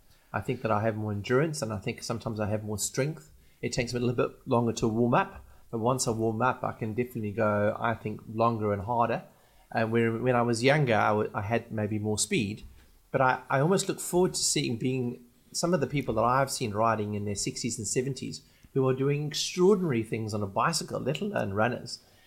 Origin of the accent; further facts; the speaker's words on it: Scotland, United Kingdom; I come from Scotland, so it isn't that one would consider a hot climate.